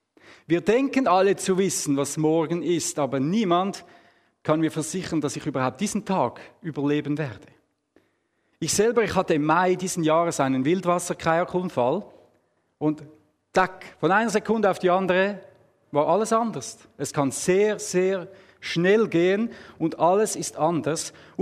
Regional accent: Switzerland; dann bin ich Schweizer. Das bin ich auch nicht. Das ist meine Nationalität.

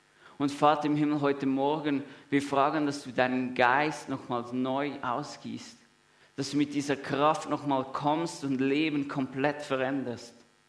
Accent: Zurich, Switzerland; Ich komme aus dem Amt, aus dem Säuliamt, Knonauer Amt. Es ist ja nicht so weit weg von hier.

